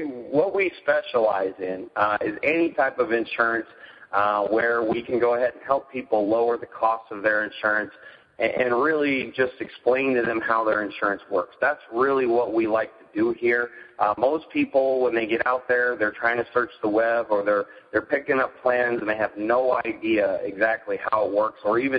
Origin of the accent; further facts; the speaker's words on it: California, United States; I'm from Southern California.